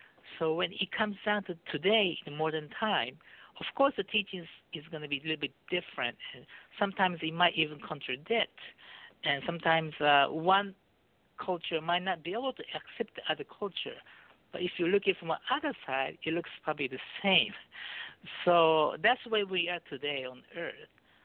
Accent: Japan; also born or lived in Beirut, Lebanon; I was born in Japan, and I was raised as a very, very deep faith Christian family, even though it's kind of rare in Japan.

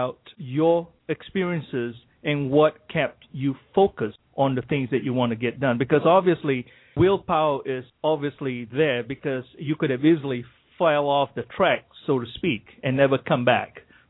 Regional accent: Malaysia; moved away as an adult; now in United States; I'm originally from Malaysia, even though my path is totally different. I was adopted at birth in Malaysia and having the opportunity to come here to the United States to go to college and so forth.

